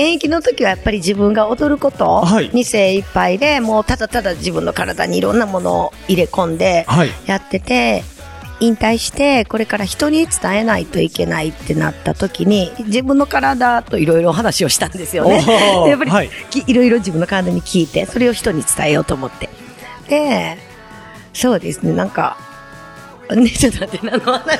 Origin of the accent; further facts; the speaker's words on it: Kansai, Japan; なんかね、関西人なんで無駄に熱いんですよ。